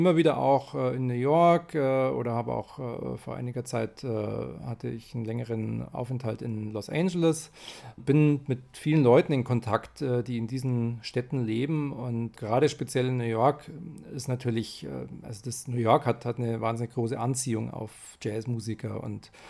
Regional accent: Munich, Bavaria, Germany; Also ich bin in München aufgewachsen

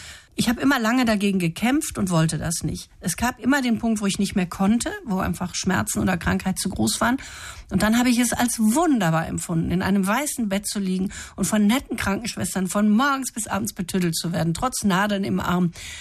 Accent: North Rhine-Westphalia, Germany; also born or lived in Korbach; Ich bin ein echtes Kind des Ruhrgebietes

